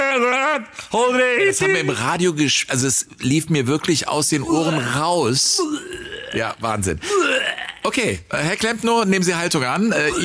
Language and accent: German; Cologne, North Rhine-Westphalia, Germany; ich bin in Köln groß geworden